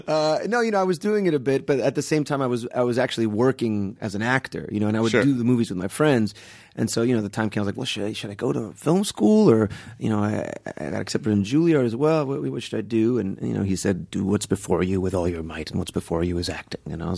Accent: Kendall, Florida, United States; also born or lived in Palm Beach; So yeah, mostly South Florida. I was in Kendall, and then I went to high school in Palm Beach.

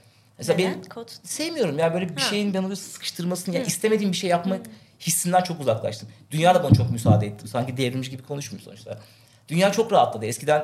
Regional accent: Denizli, Turkey; Ben Denizli'de doğdum büyüdüm. Eskişehirliyim sonra taşındım.

